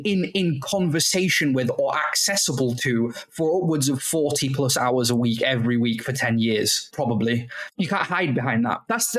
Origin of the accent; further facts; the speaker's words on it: Kendal, North West England, United Kingdom; I am from Kendal, Cumbria, the Lake District up in the northwest of England. I'm 30 years old.